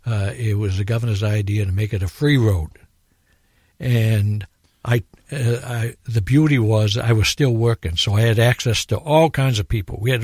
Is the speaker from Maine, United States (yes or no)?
yes; Westbrook, Maine, United States; And they knew, because I was from Westbrook.